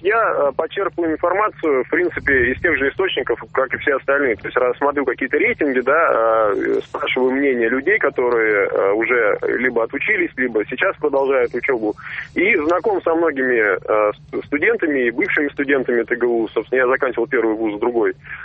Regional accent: Tomsk, Tomsk Oblast, Russia; Я сам Томич, да.

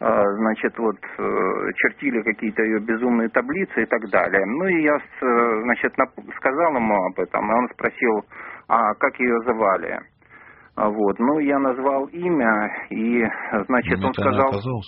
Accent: Rostov-on-Don, Rostov Oblast, Russia; я из Ростова-на-Дону.

